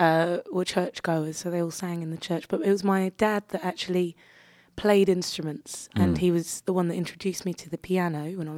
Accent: London, United Kingdom; I'm from London, South London originally.

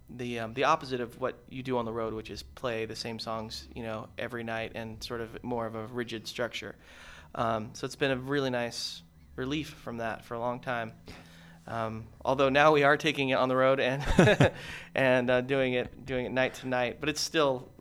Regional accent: San Diego, California, United States; We grew up in San Diego, you know, we knew there was a lot going on.

